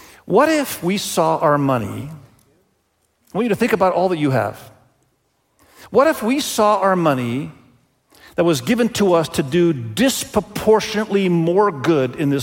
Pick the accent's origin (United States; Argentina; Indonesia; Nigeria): Indonesia; I grew up in Indonesia